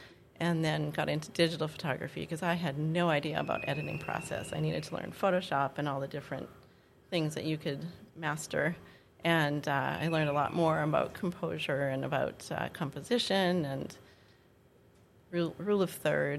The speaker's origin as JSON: {"language": "English", "town": "Winnipeg", "region": "Manitoba", "country": "Canada", "tie": "born or raised there", "also_born_or_lived": "Hallock", "moved": "as an adult", "lives_now": "Grand Forks, United States", "said": "Born and raised in Winnipeg and moved to Hallock, Minnesota when I was first married at 21. And recently moved to Grand Forks a couple of years ago."}